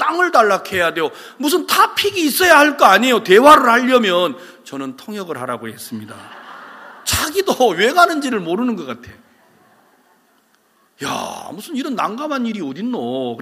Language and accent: Korean; South Korea; 저는 한국에서 왔는데 영어도 못하고 에스파뇰도 못하는